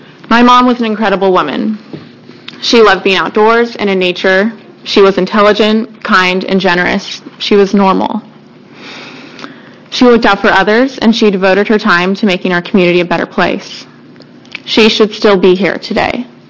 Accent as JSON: {"language": "English", "town": "Portland", "region": "Oregon", "country": "United States", "said": "I live here in Oregon. I'm from Portland, Oregon."}